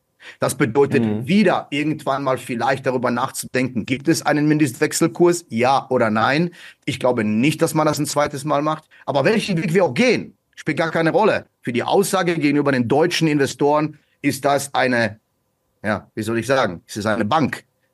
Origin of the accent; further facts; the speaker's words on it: Germany; now in Switzerland; Wir in der Schweiz hoffen auch extrem drauf. Gut, zunächst. Erstmal bin ich Deutscher und es ist mir alles andere als nicht wichtig.